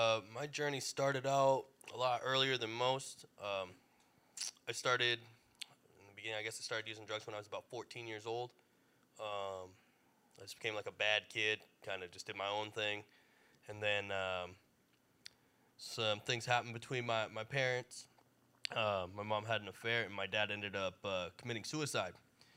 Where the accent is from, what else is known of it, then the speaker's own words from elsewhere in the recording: East Coast, United States; now in California, United States; you know, I'm from the East Coast, so it gets pretty cold, and I had never been to California. So I decided that instead of being homeless in the cold, I was going to come be homeless in California.